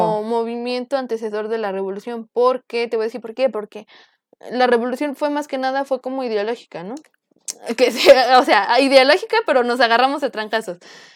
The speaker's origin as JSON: {"language": "Spanish", "country": "Mexico", "said": "nosotros, como pueblo mexicano, también les hemos hecho muchísimo daño."}